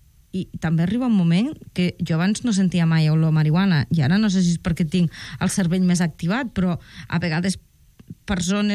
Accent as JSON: {"language": "Catalan", "town": "L'Ametlla de Mar", "region": "Catalonia", "country": "Spain", "tie": "born or raised there", "said": "i que era al meu poble, a l'Ametlla. Uh-huh. I el meu poble és, bueno, no cal que digui jo que és fantàstic"}